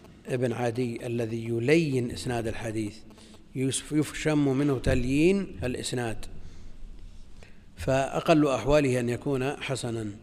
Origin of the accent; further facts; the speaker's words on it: Najd, Saudi Arabia; لكن هو عندنا في نجد المراد به الصحراء